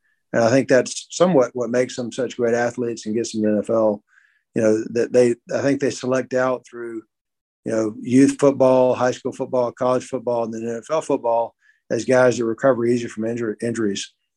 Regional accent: Birmingham, Alabama, United States; You know, I grew up in Birmingham, and, you know, my idol growing up was Bear Bryant.

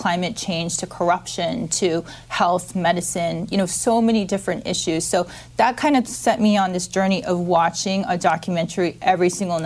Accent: Tokyo, Japan; if anything, I come from Japan. I'm originally from Tokyo

